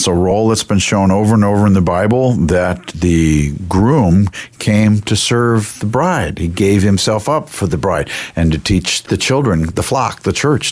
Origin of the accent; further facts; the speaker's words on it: Washington, District of Columbia, United States; also born or lived in Long Island; I grew up in Washington, D.C. and on Long Island, right outside of Manhattan.